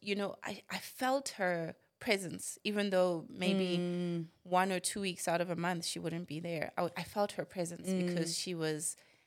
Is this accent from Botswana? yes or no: no; Johannesburg, Gauteng, South Africa; My father and mother moved to South Africa when I was very young. Mm. And we grew up in Johannesburg primarily.